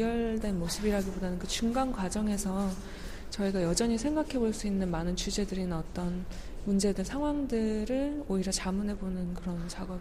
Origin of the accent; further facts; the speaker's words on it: South Korea; 제가 한국 사람이기 때문에